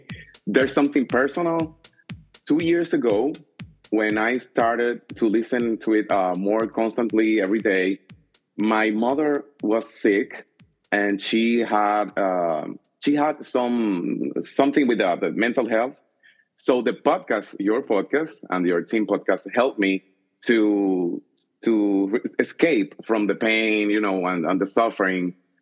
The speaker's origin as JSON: {"language": "English", "country": "Dominican Republic", "said": "I'm a guy from Dominican Republic. I don't know if you know my country, if you have come."}